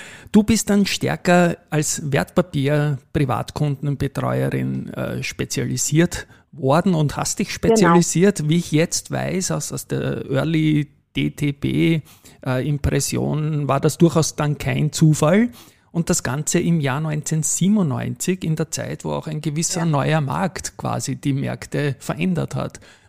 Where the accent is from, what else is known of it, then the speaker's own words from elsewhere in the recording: Austria; bei uns als Österreicher war es natürlich ganz schwierig